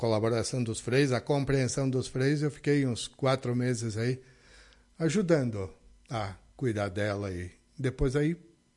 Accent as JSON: {"language": "Portuguese", "town": "Nova Prata", "region": "Rio Grande do Sul", "country": "Brazil", "tie": "born or raised there", "said": "Sou natural de Nova Prata, meus irmãos todos aqui desta região de Lagoa."}